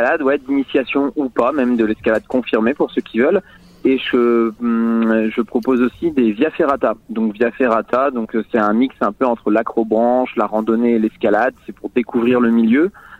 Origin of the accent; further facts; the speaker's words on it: Brittany, France; comme je suis breton d'origine, je m'étais dit que la pluie, ça me dérangerait pas